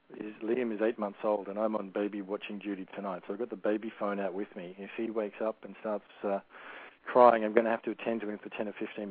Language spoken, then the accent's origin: English; Australia; now in Thailand; My four grandparents were Irish and came to Australia in the 20th century, mostly after the war. So I'm second generation Australian. So I was born and raised in Australia.